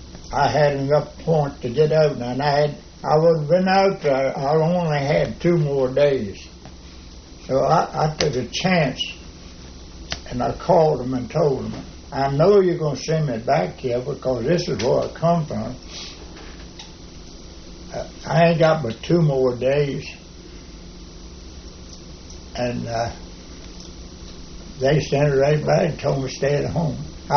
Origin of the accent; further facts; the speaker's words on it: Florida, United States; I had 30 days and 8 days traveling down because I was from Florida